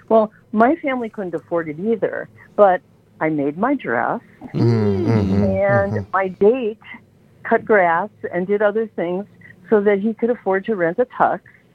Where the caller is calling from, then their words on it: Milwaukee, Wisconsin, United States; I'm calling from Milwaukee.